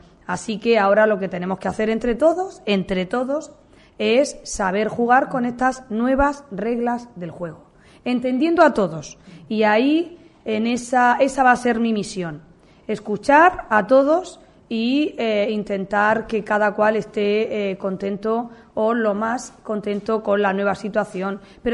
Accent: Cartagena, Region of Murcia, Spain; la gente de nuestra tierra, de mi tierra

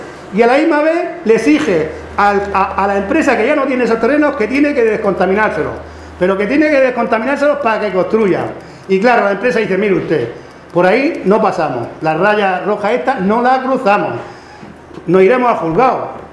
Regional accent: Cartagena, Region of Murcia, Spain; Los tontos somos los cartageneros, que no lo creemos.

